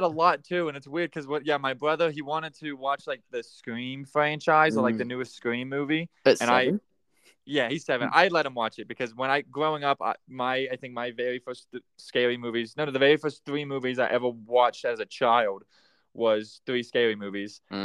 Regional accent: Kansas, United States; I was visiting my hometown, Kansas

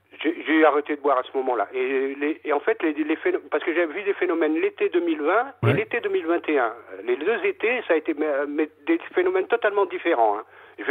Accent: Lyon, Auvergne-Rhône-Alpes, France; moi, je suis lyonnais à la base. Je me suis installé dans l'Ain, ça fait 2 ans.

